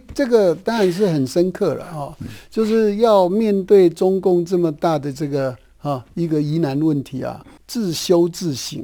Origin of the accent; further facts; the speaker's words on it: Taiwan; 我说我是台湾人，